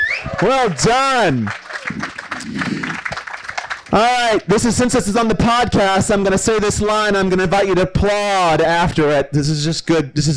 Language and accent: English; United States; I'm from the States, as you may have sensed.